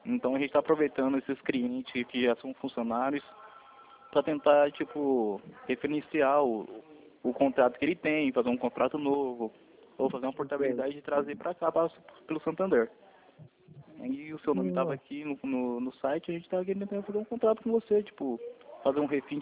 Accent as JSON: {"language": "Portuguese", "town": "Londrina", "region": "Paraná", "country": "Brazil", "said": "Eu sou de Londrina."}